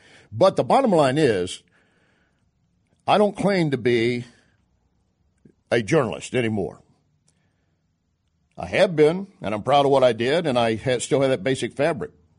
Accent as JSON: {"language": "English", "region": "Texas", "country": "United States", "said": "Listen, I'm from Texas, I'm part of the South, but I don't want that kind of language."}